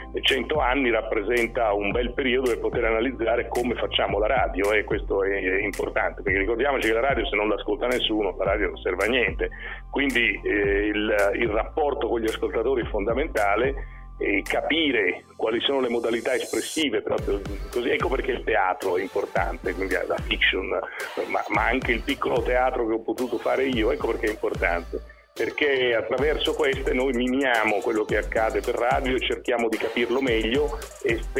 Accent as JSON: {"language": "Italian", "town": "Bologna", "region": "Emilia-Romagna", "country": "Italy", "tie": "born there", "said": "io sono nato a Bologna come Marconi, sono nato in aprile anch'io come Marconi"}